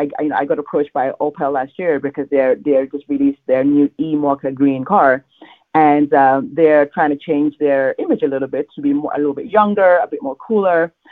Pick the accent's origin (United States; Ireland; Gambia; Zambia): Gambia; I have a West African background. I'm originally from the Gambia, where we wear a lot of color.